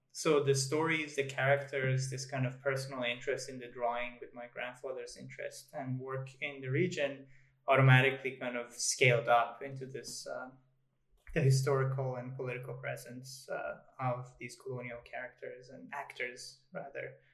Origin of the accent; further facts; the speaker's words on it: Tehran, Tehran Province, Iran; growing up in Tehran